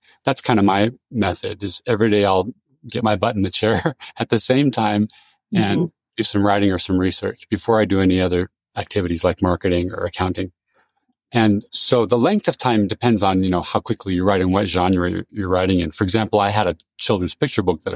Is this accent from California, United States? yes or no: yes; California, United States; I grew up in Silicon Valley, which is a very cosmopolitan place.